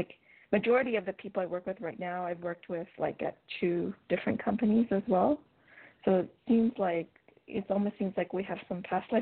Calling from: Canada; I'm calling from Canada.

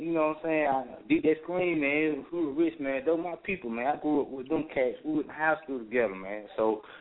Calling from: Decatur, Georgia, United States; man. I'm calling out from the Decatur, man.

